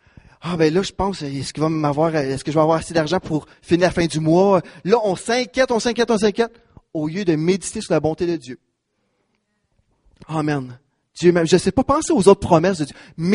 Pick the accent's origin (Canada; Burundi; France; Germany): Canada; Parce que même si on est Canadien